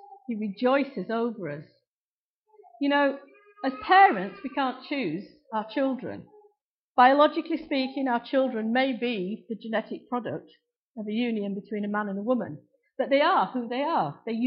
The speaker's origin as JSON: {"language": "English", "country": "United Kingdom", "said": "Just, you know, we're very British, aren't we?"}